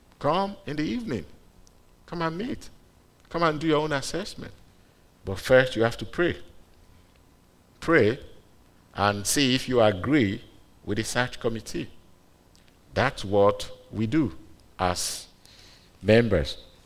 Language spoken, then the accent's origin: English; Nigeria; my background growing up in Nigeria, growing up in a Pentecostal church, that's where I got saved.